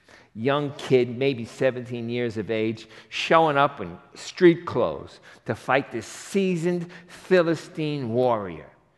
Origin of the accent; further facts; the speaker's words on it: Queens, New York, United States; I'm from Queens originally